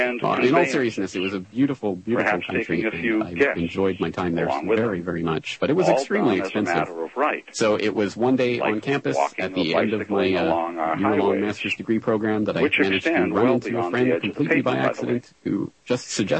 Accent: Calgary, Alberta, Canada; I was always born and raised and lived in Canada. And I lived there my whole life, and I ended up going to college in my hometown of Calgary, University of Calgary, and studied English literature.

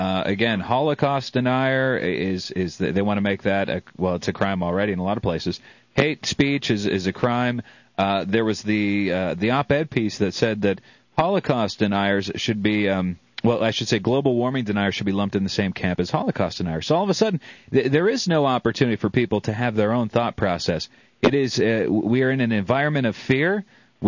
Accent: the South, United States; you are a Southerner, I'm a Southerner

